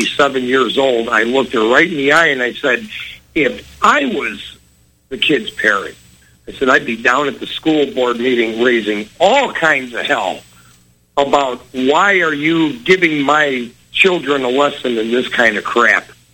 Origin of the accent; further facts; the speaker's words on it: Chicago, Illinois, United States; I said, I'm from Chicago. I said, you ever listen to the news? I said, that's the town where somebody gets shot just about every hour of every day. I said, that's the town I live in.